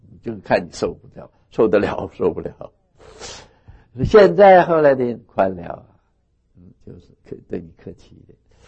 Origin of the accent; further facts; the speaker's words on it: Northeast China, China; 我们东北人说的话叫老坛儿